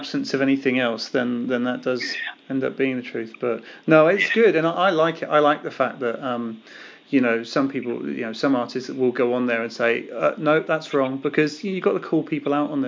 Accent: Didcot, South East England, United Kingdom; I'm from Didcot, which is just sort of, you know, a few miles down the road.

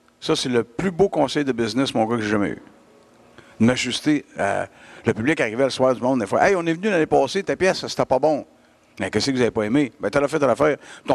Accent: Lévis, Quebec, Canada; je vais être à Lévis à l'Anglicane, dans mon patelin.

